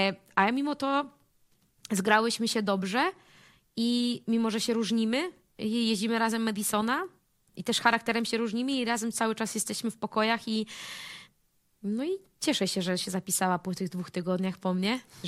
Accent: Skarżysko-Kamienna, Świętokrzyskie Voivodeship, Poland; Gdzieś tam ja jestem właśnie ze Skarżyska, przyjechałam teraz dzisiaj z Gatki

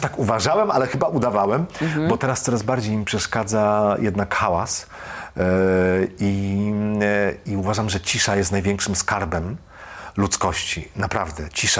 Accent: Złotoryja, Lower Silesian Voivodeship, Poland; bo jestem z małego miasteczka, ze Złotoryi i zawsze marzyłem, żeby mieszkać w dużym mieście.

